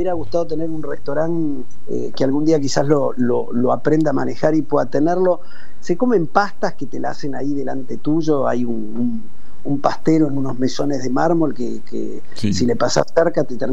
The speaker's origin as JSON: {"language": "Spanish", "country": "Argentina", "said": "No, pero soy argentino"}